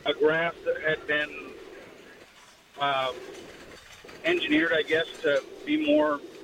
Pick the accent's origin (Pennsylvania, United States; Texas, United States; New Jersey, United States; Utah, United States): Utah, United States; Roy; now in Eagle Mountain, United States; I live in Eagle Mountain, and I'm not used to the some of the things that are out here. I'm more from the Roy area.